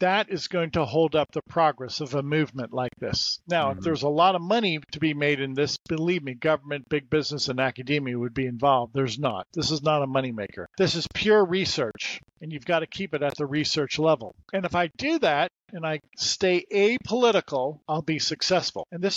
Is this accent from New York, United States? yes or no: yes; New York, United States; born there; I'm Aquarius. I was born in New York.